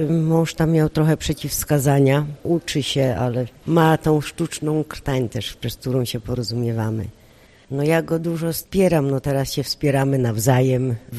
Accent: Głubczyce, Opole Voivodeship, Poland; jestem z okolic Głubczyc.

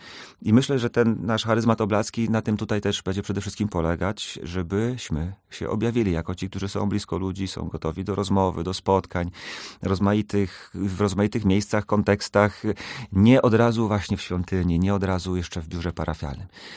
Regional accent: Opole Voivodeship, Poland; ja sam pochodzę z diecezji opolskiej

